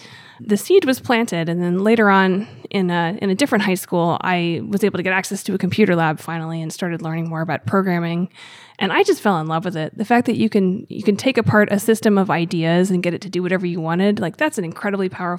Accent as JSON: {"language": "English", "town": "Gettysburg", "region": "Pennsylvania", "country": "United States", "tie": "born or raised there", "said": "Oh, okay. So I grew up in Gettysburg, Pennsylvania."}